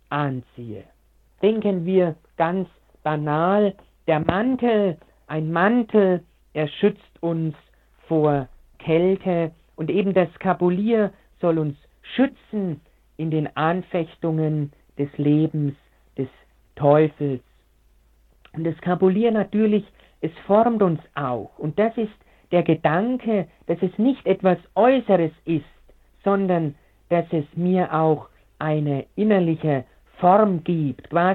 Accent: Bavaria, Germany; in meiner Heimat, in meiner bayerischen Heimat, in Oberfranken, wo ich eben gebürtig herkomme

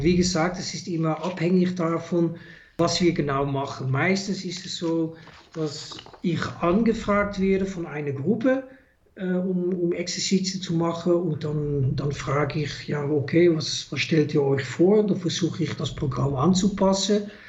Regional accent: Amsterdam, North Holland, Netherlands; German is a second language; moved away as an adult; also born or lived in Zurich; now in Einsiedeln, Switzerland; Sie haben wahrscheinlich gehört an meinem Akzent, ich bin gebürtiger Holländer. Ich komme aus Amsterdam. Ich habe Informatik studiert und ich bin in 2000 bin ich in die Schweiz gekommen.

